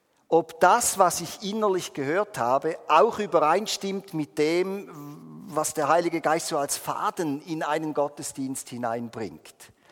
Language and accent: German; Switzerland; Meine Mutter war ja Italienerin und ich bin halber Italiener, nicht halb, also vom Blut her halber, aber ich habe das doppelte Bürgerrecht, also ich bin eben ein ganzer Italiener und ein ganzer Schweizer.